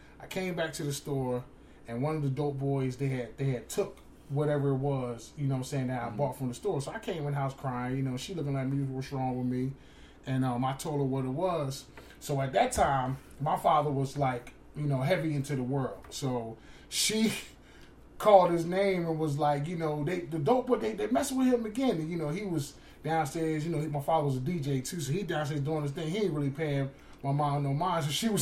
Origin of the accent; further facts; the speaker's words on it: Camden, New Jersey, United States; We live, we're from Camden, New Jersey, and, you know, they call that like Little Vietnam. It's extremely rough.